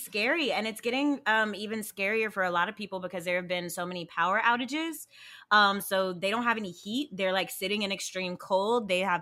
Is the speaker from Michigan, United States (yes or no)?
no; Texas, United States; Like, okay, I'm from Texas. And so my family is struggling through all of the blackouts